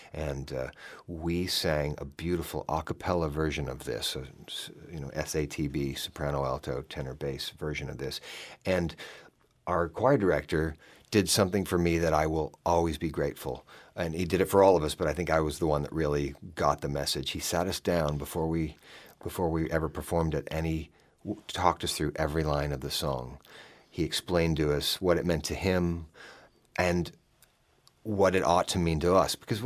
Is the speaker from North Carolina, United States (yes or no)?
no; Boise, Idaho, United States; Well, Tom Jensen is, he's from my hometown. He's from Boise.